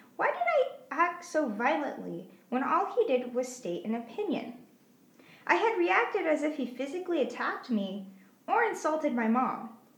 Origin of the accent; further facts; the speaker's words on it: Canada; because I grew up in Canada, because my parents were multicultural